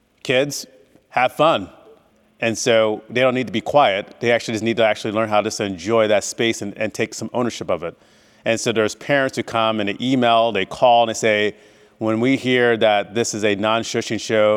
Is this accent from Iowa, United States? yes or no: yes; Iowa, United States; I came here in 2020. I'm actually originally from Iowa.